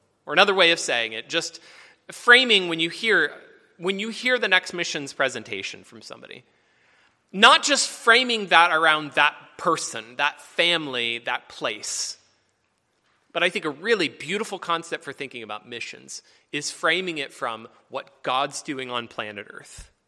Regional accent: South Carolina, United States; also born or lived in Philippines; Grew up in South Carolina and lived in the Philippines, so haven't gotten a lot of snow driving in.

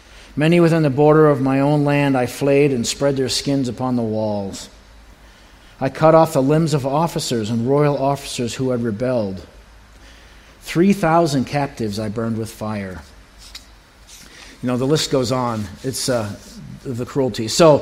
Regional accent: Maine, United States; Now, I'm from Maine, I'm from the ocean

